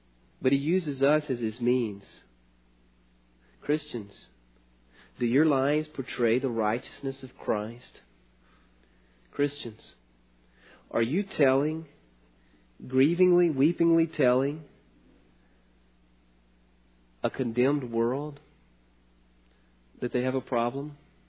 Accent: Louisiana, United States; I grew up in Louisiana, and this guy was from Louisiana as well

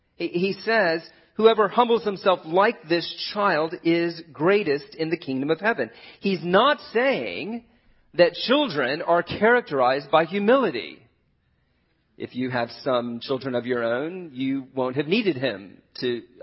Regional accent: East Coast, United States; But growing up on the East Coast, I mean, I love Disney World.

